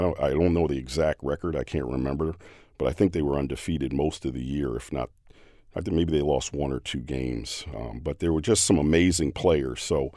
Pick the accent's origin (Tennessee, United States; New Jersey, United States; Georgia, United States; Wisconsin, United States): New Jersey, United States; Orange; I hung out with all the guys I grew up with in Orange.